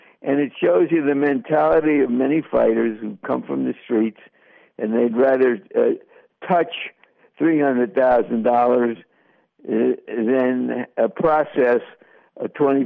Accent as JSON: {"language": "English", "country": "United States", "said": "and I'm an American, and I'm going to generate more money or help you generate more money in America"}